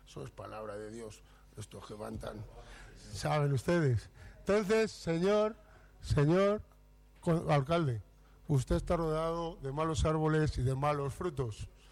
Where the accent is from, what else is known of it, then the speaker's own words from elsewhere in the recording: Spain; yo sí soy español, como dice usted, y sí nos hemos criado cuando todavía estaba el crucifijo en la iglesia.